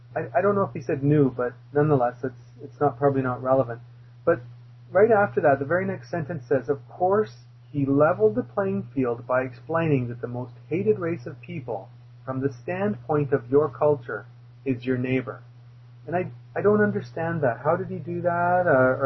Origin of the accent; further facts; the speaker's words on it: Canada; and me being Canadian, I'd have to say that Canadians are active in that process too